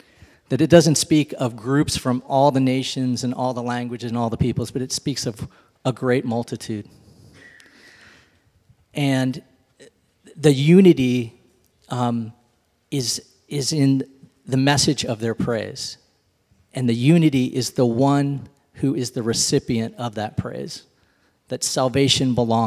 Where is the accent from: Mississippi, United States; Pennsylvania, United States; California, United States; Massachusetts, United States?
California, United States; Burlingame; growing up in Burlingame as a boy